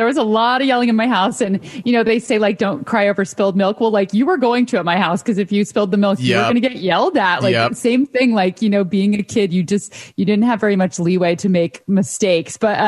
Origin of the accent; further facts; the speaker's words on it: California, United States; we always went to the same Chinese restaurant in the suburb that I grew up in the Bay Area.